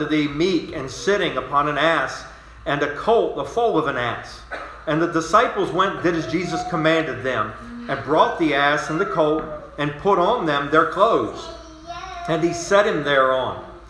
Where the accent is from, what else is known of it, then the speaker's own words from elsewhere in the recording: West Virginia, United States; But I am from West Virginia, and we cook everything down there, you know.